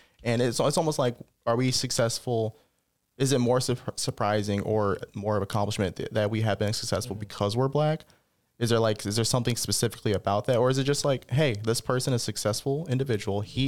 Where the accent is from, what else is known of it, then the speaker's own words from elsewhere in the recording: New York, United States; now in North Carolina, United States; And then when I moved to North Carolina, cause I'm originally from New York